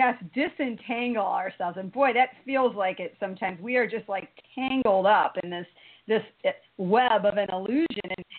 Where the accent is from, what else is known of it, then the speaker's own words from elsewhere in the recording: Toledo, Ohio, United States; We're proud. We're from Toledo. We're proud.